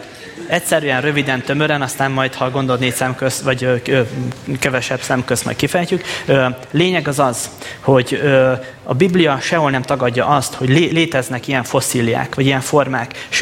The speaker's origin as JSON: {"language": "Hungarian", "town": "Kétegyháza", "region": "Békés", "country": "Hungary", "tie": "born or raised there", "said": "Én faluról származom, két egyház vagyok, az Békés megye"}